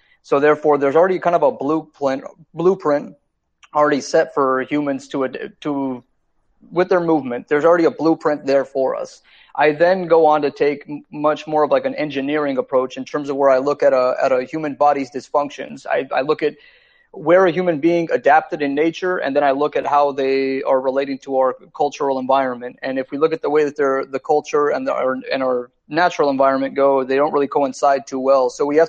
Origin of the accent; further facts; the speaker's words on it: Seattle, Washington, United States; I moved up here from the Northwest originally, and I just decided to come back home. So I'm actually now in Seattle, Washington.